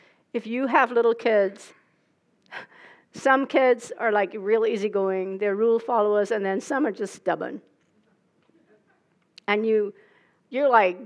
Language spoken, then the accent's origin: English; Trinidad & Tobago; I grew up in Trinidad. It's in the tropics, like 10 degrees north of the equator.